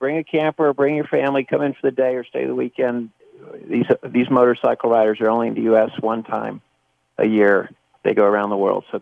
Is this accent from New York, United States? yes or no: no; Dallas, Texas, United States; Yeah, I grew up in Dallas and the Dallas Tornado.